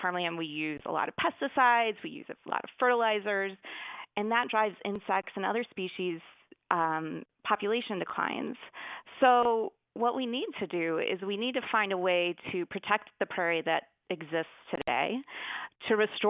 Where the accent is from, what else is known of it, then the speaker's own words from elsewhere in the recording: Illinois, United States; I'm actually from Western Illinois, from a pretty rural area, but I've never seen a prairie chicken.